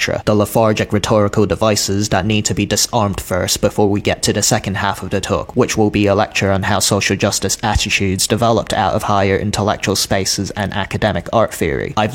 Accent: United Kingdom; I'm a British fine artist and media scholar.

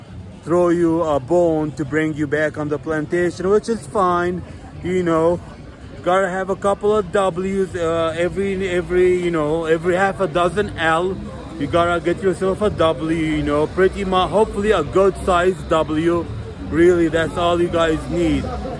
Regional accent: United States; now in Colombia; you know, I'm American, I really don't know the language and the culture, I don't know where to go to get, you know, what I need.

